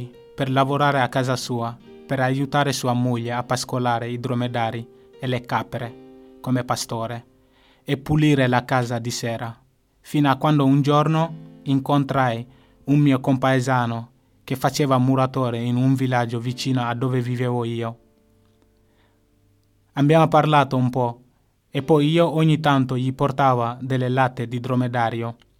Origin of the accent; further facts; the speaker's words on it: Mali; now in Sardinia, Italy; ho 21 anni. Vengo dal Mali, in Africa. Vivo in Sardegna da quasi 4 anni.